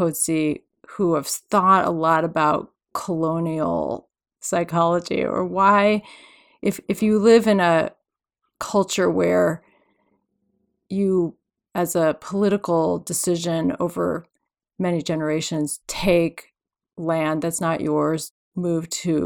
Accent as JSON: {"language": "English", "region": "Midwest", "country": "United States", "tie": "born or raised there", "also_born_or_lived": "Alaska, United States", "said": "I grew up as a Midwesterner, but I was pulled by some mysterious force to the West. And I started in Alaska"}